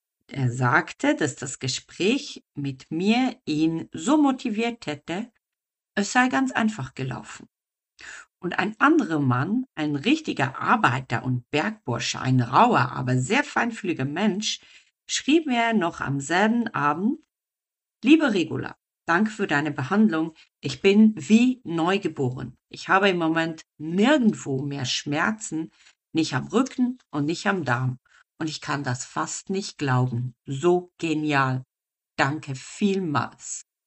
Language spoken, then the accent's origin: German; Bern, Switzerland; unseres wunderschönen Hauses am Thunersee, wo ich aufgewachsen bin